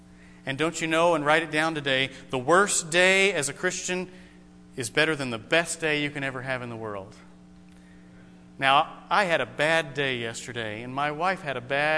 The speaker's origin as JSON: {"language": "English", "region": "New Mexico", "country": "United States", "tie": "born or raised there", "said": "I grew up in Grace Baptist Church. It was in New Mexico, however. My dad was the pastor"}